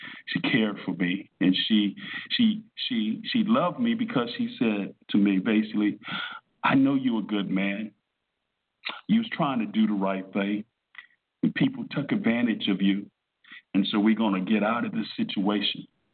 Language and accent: English; Miami, Florida, United States; Many of y'all don't understand. I'm from Miami.